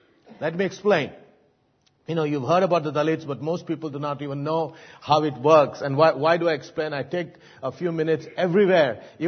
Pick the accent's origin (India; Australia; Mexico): India; somebody like me, who was shielded from the caste system growing up as an Indian.